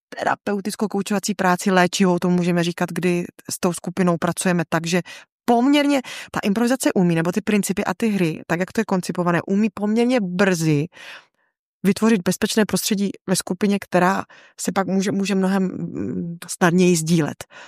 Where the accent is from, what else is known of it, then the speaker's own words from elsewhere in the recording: Ostrava, Moravian-Silesian Region, Czechia; protože jsem původem z Ostravy